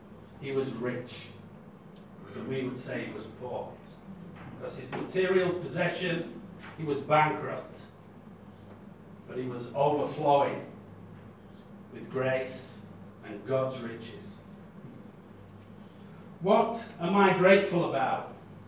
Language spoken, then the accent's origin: English; England, United Kingdom; Us Brits, that's me, I'm British, I'm English, I'm half Welsh, half English.